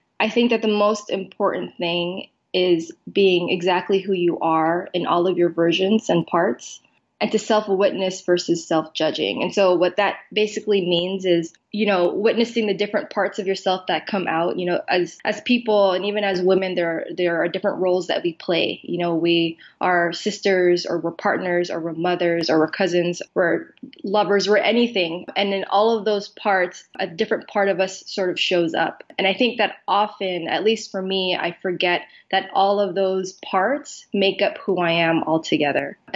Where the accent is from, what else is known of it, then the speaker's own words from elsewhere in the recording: Philippines; I'm Filipino.